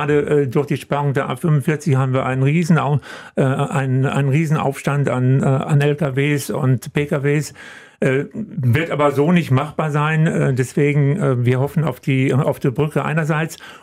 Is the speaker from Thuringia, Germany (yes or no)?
no; Breckerfeld, North Rhine-Westphalia, Germany; Meine Heimat.